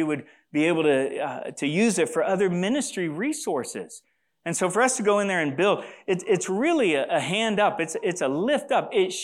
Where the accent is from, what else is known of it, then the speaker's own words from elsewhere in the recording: DR Congo; You know, I grew up in the Congo. I grew up around poverty.